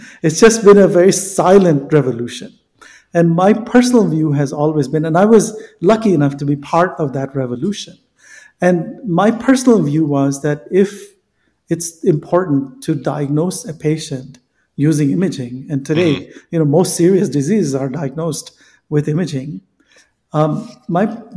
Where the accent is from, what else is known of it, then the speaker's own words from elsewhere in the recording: Northeast, United States; Tom, you know, I grew up in the Northeast, and my dad was a medical doctor